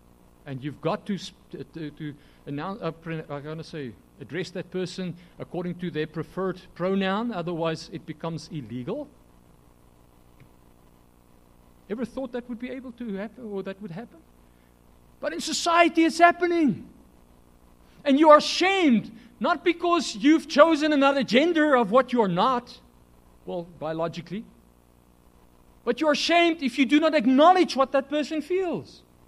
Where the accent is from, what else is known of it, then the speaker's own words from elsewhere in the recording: South Africa; I remember that I grew up in the Afrikaner community. No? Afrikaner community, very religious.